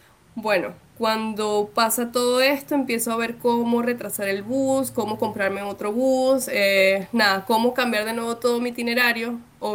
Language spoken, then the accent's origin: Spanish; Venezuela; moved away; la primera vez que yo literalmente salí de Venezuela fue con esta beca para Estados Unidos.